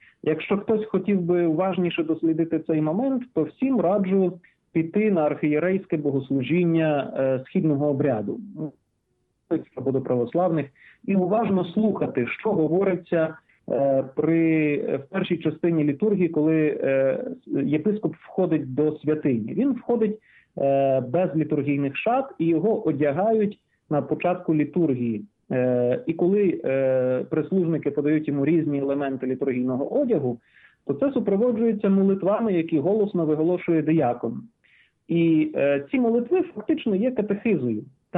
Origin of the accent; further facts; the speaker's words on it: Kharkiv, Kharkiv Oblast, Ukraine; Я, наприклад, сам походжу з Харкова